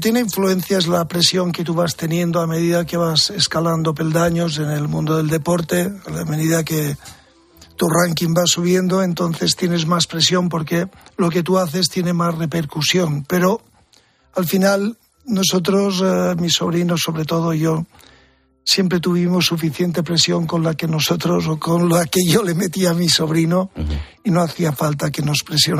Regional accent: Balearic Islands, Spain; Los mallorquines somos medio catalanes.

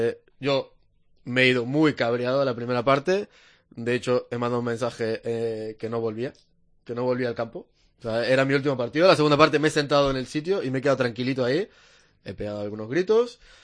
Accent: Argentina; now in Spain; Yo, por mi experiencia, que vengo de Argentina con los clubs ahí

